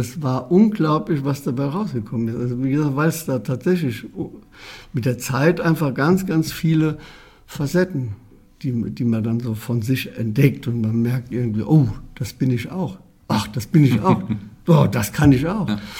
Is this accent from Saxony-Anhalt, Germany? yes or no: no; Herdorf, Rhineland-Palatinate, Germany; born there; In einem einer Kleinstadt, Herdorf heißt sie, und liegt am Rande, am nordöstlichen Rande des Westerwaldes.